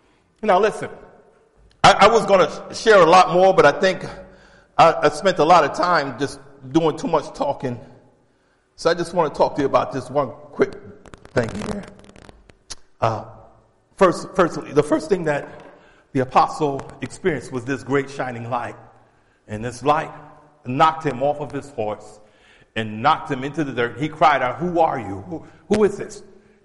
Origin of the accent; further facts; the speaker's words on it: New York City, New York, United States; See, I grew up, I don't know about you, but I grew up in New York City and I grew up with roaches.